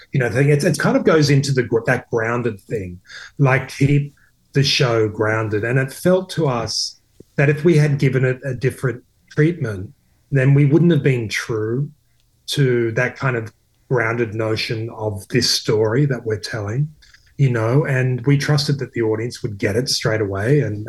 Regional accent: Australia; I always get my coast because I'm from Australia.

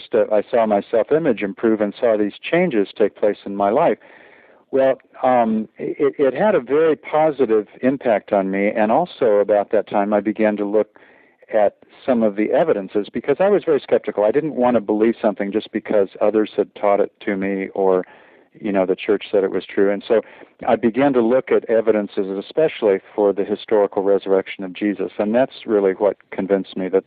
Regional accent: Miami, Florida, United States; I grew up in Miami and had an interest in spiritual things as a child, was raised in the Presbyterian Church, but then went away to boarding school in Connecticut

